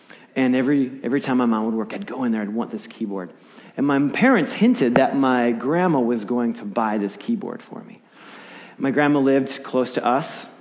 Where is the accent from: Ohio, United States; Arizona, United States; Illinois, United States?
Illinois, United States; Chicago; now in Portland, United States; we have some family here in Portland. We're all from Chicago, and we order Chicago pizza.